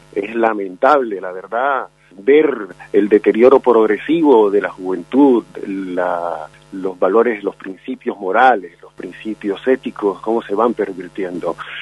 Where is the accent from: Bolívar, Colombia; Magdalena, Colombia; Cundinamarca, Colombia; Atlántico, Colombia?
Magdalena, Colombia; Santa Marta; Yo soy de Colombia, Santa Marta, Colombia.